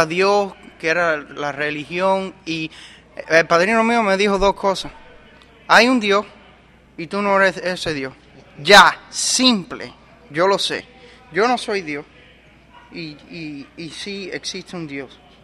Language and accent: Spanish; Miami, Florida, United States; Soy de Miami, soy cubano.